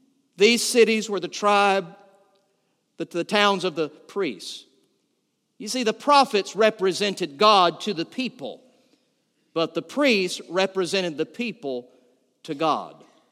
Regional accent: Valdosta, Georgia, United States; Where I grew up over in Valdosta, our nickname was the Azalea City.

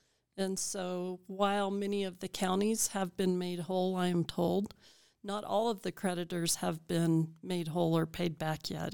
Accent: Colorado, United States; I grew up here in the Valley when I was early elementary school. My dad had a sheep ranch here in the Valley, and we ran several thousand head of sheep up by La Garita.

